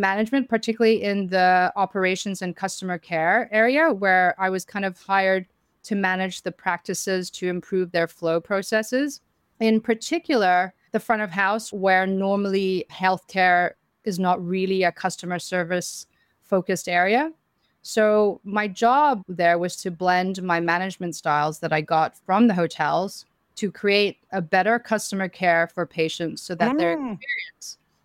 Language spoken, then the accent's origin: English; Hong Kong; I grew up in Hong Kong